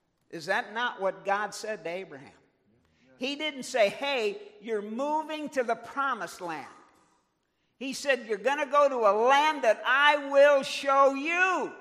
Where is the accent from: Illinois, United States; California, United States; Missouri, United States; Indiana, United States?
Missouri, United States; St. Louis; In the summer, I grew up in St. Louis in the county.